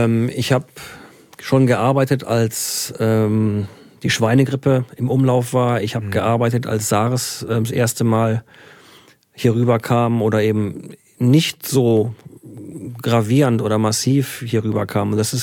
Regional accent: Würzburg, Bavaria, Germany; ich wieder in meine alte Heimat Würzburg reisen konnte

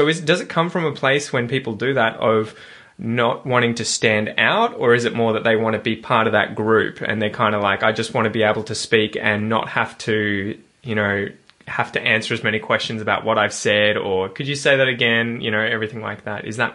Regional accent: Australia; quite often it takes a while for them to switch over from English because they know that I'm Australian

